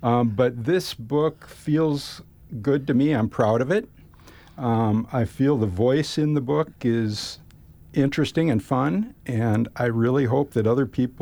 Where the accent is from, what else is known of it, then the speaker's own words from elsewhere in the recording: Neenah, Wisconsin, United States; And I know this firsthand because I grew up in Neenah with a twin typhoon bicycle.